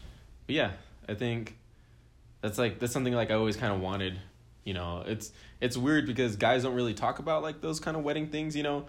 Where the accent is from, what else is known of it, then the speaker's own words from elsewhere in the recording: California, United States; because I grew up in California, you know, so I would see the beach probably more times than like you've ever been to the beach.